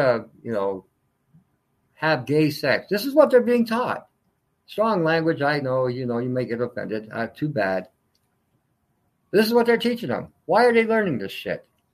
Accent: Canada; I picked on Canada because I'm Canadian.

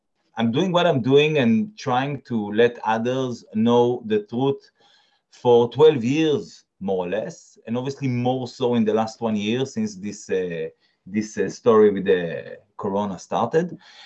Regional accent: Northern District, Israel; I mean, to be honest, I'm from the Golan Heights, not from Tel Aviv.

